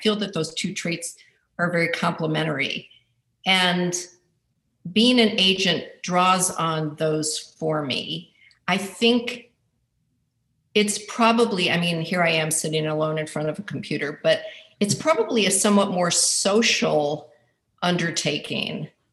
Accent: Cleveland, Ohio, United States; because I'm from Cleveland.

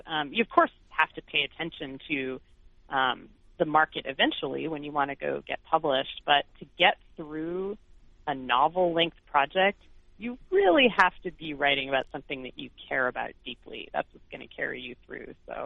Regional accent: Irvine, California, United States; even though I grew up in Irvine

